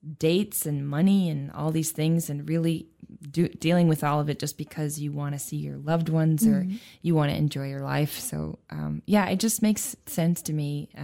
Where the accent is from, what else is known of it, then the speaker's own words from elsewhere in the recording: Red Bluff, California, United States; also born or lived in Sacramento / Gerber; I grew up in Red Bluff. I was born in Sacramento and grew up in Gerber and Red Bluff, two different very small places.